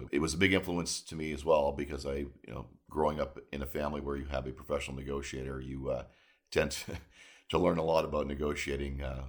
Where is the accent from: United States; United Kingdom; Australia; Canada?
Canada; Toronto, Ontario; I was born in Canada and grew up in Toronto.